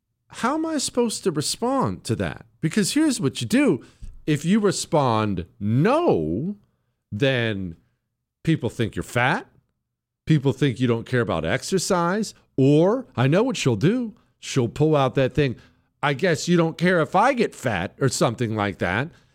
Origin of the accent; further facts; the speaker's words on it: Ohio, United States; But when I was a kid, you know, I was born in Ohio.